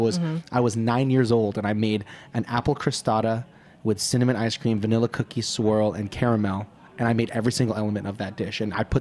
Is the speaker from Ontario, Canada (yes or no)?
yes; Toronto, Ontario, Canada; I'm from Toronto, like the second largest